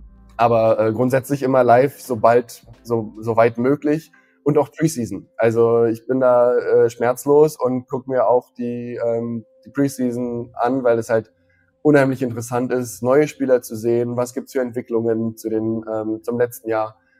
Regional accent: Berlin, Germany; Ich bin euer Steelers-Face für Deutschland. Ich komme aus Berlin, bin 31 Jahre alt, verheiratet

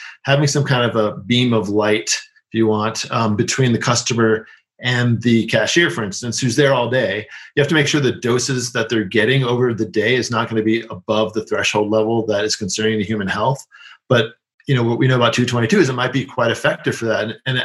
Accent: New York City, New York, United States; I grew up in New York City

